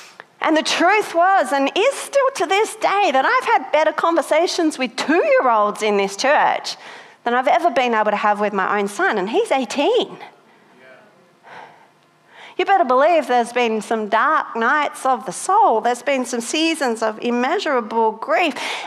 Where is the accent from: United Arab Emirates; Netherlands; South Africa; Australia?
Australia; Mate, let that I'm very Australian. It's only getting worse, people.